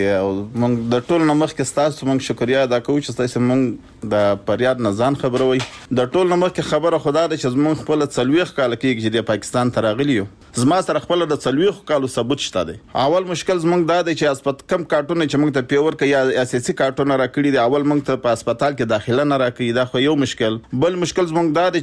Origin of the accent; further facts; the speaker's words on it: Takhar, Afghanistan; مونږ ولایت تخار